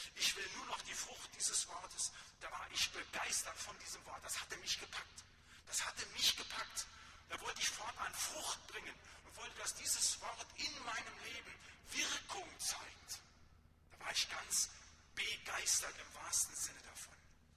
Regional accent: North Rhine-Westphalia, Germany; Da, wo ich herkomme, im Siegerland

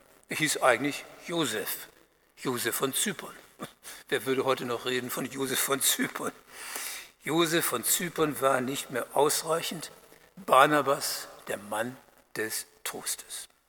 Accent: Bremen, Germany; Ich habe an meine Heimatstadt Bremen gedacht

